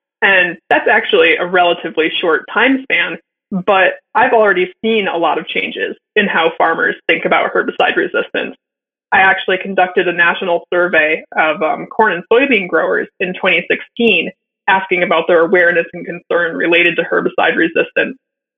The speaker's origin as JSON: {"language": "English", "region": "Michigan", "country": "United States", "tie": "born or raised there", "said": "Yeah, so I grew up in Michigan"}